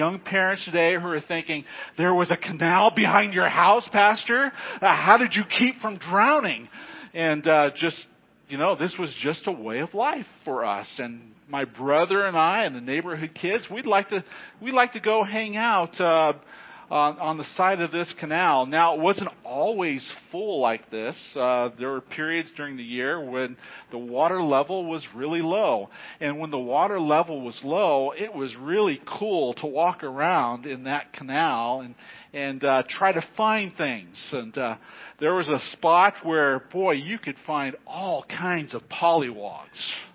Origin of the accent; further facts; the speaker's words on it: Fresno, California, United States; I grew up in Fresno, and behind our house was a canal. Fresno is a ag community.